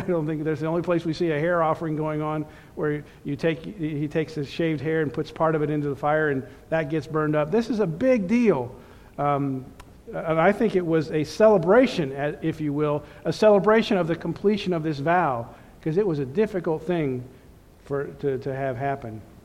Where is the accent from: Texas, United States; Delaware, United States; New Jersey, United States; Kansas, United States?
Kansas, United States; That's just like I'm called a Kansan because I come from Kansas.